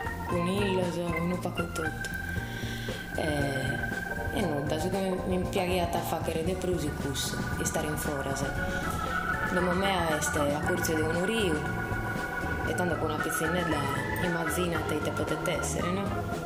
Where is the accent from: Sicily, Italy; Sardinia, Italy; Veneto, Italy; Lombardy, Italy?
Sardinia, Italy; Siniscola; Esattamente, io sono del Tiniscole, che sono abita della provincia di Nuoro, in questa regione storica della Baronia. Sono nascita in Nuoro, però la vita mia è stata tutta in Tiniscole.